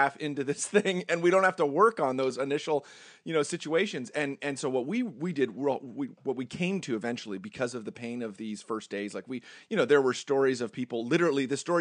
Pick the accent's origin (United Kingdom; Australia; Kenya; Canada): Canada; Ontario; moved away as an adult; now in United States; so I'm Canadian. We talked about that earlier. I was living north of Toronto and moved from there, to New Jersey.